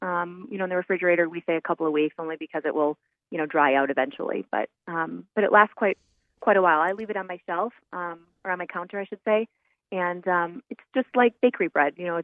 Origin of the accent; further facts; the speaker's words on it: Wisconsin, United States; I'm originally from Wisconsin, and I'm from farm country.